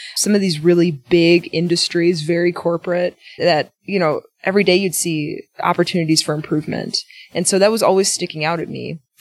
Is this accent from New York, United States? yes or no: no; Milwaukee, Wisconsin, United States; And so I went to UW-Milwaukee. I'm from Milwaukee.